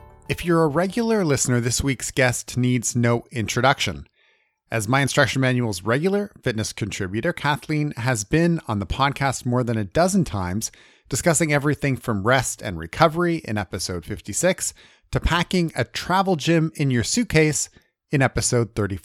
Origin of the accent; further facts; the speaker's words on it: Toronto, Ontario, Canada; a personal trainer based in my hometown of Toronto, Canada.